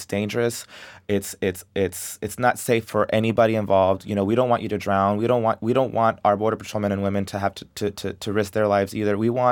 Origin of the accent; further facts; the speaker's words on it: Del Rio, Texas, United States; I love Del Rio. I love my hometown. You know, I got picked on, I got teased, I got bullied, but, you know, I felt like I grew up, you know, with a very strong, tight family.